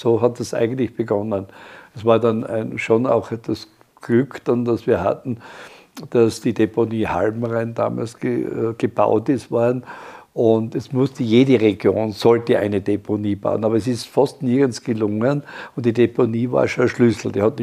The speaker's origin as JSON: {"language": "German", "region": "Styria", "country": "Austria", "said": "das hat ja raue Mengen gegeben bei uns in der Oststeiermark."}